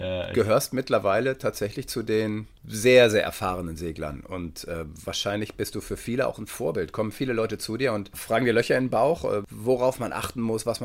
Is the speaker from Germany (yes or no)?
yes; Detmold, North Rhine-Westphalia, Germany; Ich komme aus Detmold, also da gibt es halt nichts, ne?